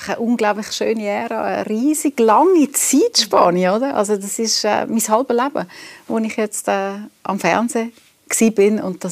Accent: Switzerland; Ich glaube, das unterschätzen immer noch sehr viele Leute, gerade bei uns in der Schweiz.

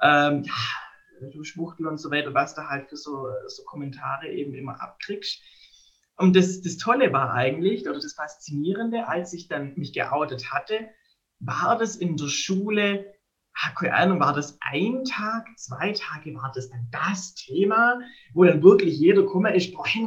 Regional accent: Baden-Württemberg, Germany

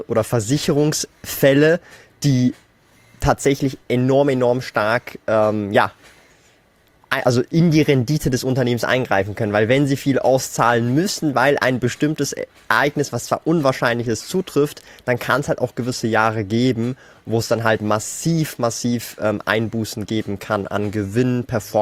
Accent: Switzerland; Ich als Schweizer kann den Großteil automatisch zurückfordern, weil ich hier lebe

